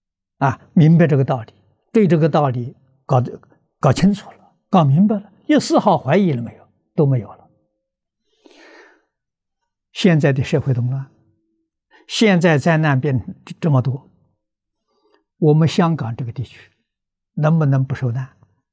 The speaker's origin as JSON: {"language": "Chinese", "country": "China", "said": "我们中国人自古讲的孝亲尊师，佛也这么说法啊。"}